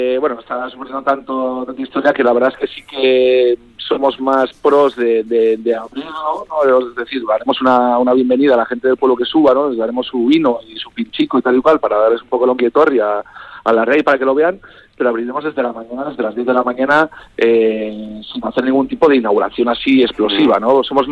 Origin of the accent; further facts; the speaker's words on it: Basque Country, Spain; Yo vengo a mi pueblo, al pueblo de donde nació mi familia, de mis abuelos, de mi ama, de donde yo me he criado, y tenía muy claro que efectivamente iba a ir con esa bandera, ¿no? La bandera es reivindicar esta identidad de la montaña alavesa